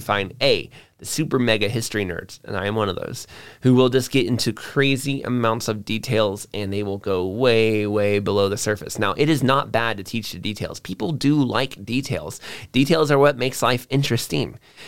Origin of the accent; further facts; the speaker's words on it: Florida, United States; And I was from Florida. I had just driven there all night long to get there in time for like orientation and stuff.